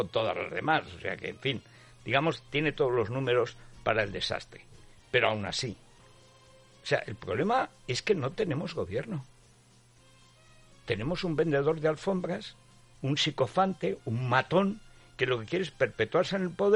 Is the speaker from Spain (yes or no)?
yes; Spain; lo que a mí me apetecería como español es ir detrás del ejército a saludar al rey